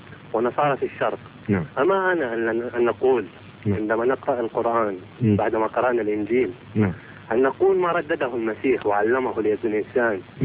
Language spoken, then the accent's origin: Arabic; Iraq; عفوا، أنا عراقي.